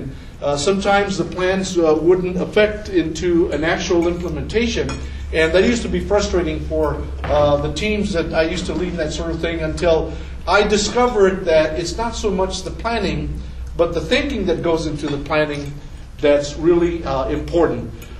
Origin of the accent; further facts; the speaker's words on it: El Paso, Texas, United States; I grew up in Ranchland, across from Ranchland Hills Middle School. Anybody knows where that is in the Lower Valley?